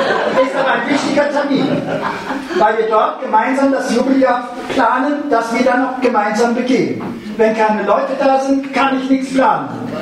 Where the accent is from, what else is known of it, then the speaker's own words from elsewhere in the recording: Rhineland, Germany; Das war jetzt rheinländisch, ja? Ich bin ein Rheinländer, müsst ihr wissen.